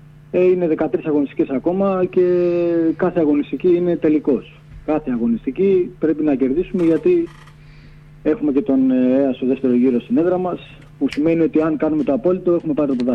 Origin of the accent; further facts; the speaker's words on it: Piraeus, Attica, Greece; Πήγα Πάμισο Καλαμάτας, πήγα στη Θήβα, Τριγλία Ραφίνας και μετά επίστρεψα στον Πειραιά σε ηλικία 33 χρονών γιατί ήθελα να τελειώσω στα μέρη μου.